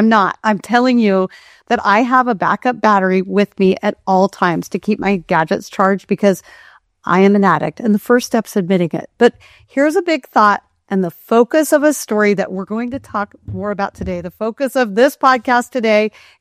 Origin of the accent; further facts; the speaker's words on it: Kenai, Alaska, United States; Oh no, I grew up in Kenai, Alaska. I was doing stuff that was super dangerous.